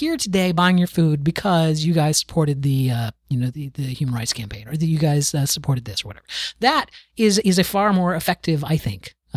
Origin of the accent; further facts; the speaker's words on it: the South, United States; I grew up in the South. It's nothing new to me. Well, I grew up where Chick-fil-A was founded.